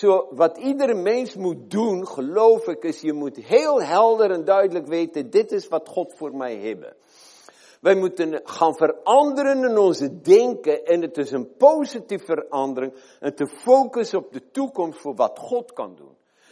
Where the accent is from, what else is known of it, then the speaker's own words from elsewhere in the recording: South Africa; Dutch is a second language; En komen uit het droog land, ik kom uit Zuid-Afrika, ik kan het ook horen, ik leg wel eens de klemtoon verkeerd.